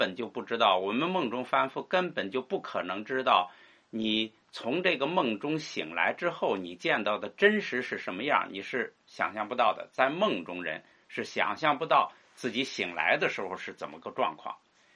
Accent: China; 我们中国人是喜欢以文字为本，哎，叫文。

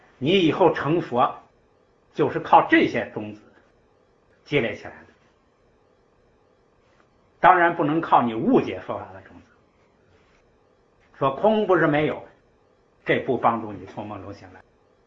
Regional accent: China; 我们中国人那么多和尚一辈子研究唯识，都没有找到真正唯识的意思。

